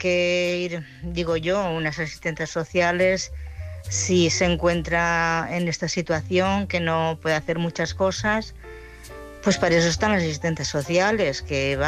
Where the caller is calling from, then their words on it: Barcelona, Catalonia, Spain; de Barcelona.